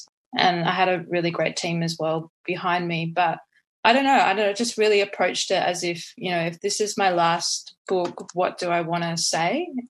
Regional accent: Brisbane, Queensland, Australia; I grew up in Southeast Queensland in the northern suburbs of Mianjin.

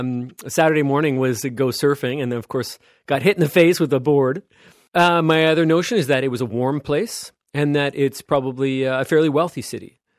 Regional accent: Canada; Look, I come from Canada, and in North America, you know, I thought we are the epicenter of car dependency in the world.

